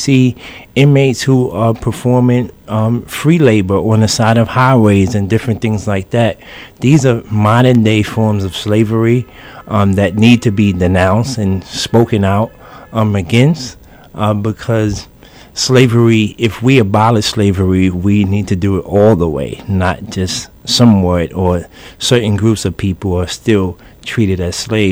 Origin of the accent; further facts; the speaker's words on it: Brooklyn, New York, United States; For me personally, I grew up here in Brooklyn in a Bushwick community